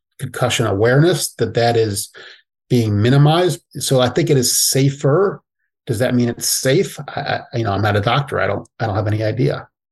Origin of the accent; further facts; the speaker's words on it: Dayton, Ohio, United States; I grew up an Ohio State fan. I'm from Dayton, which is about an hour away. My parents met at Ohio State.